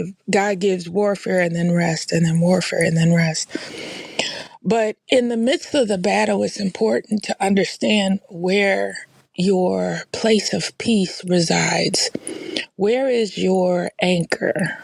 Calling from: Boston, Massachusetts, United States; I am tapping in from Boston, Massachusetts.

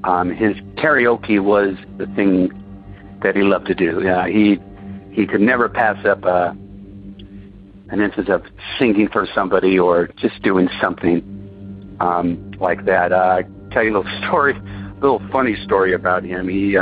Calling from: Huntington Park, California, United States; I am calling from Huntington Park, California.

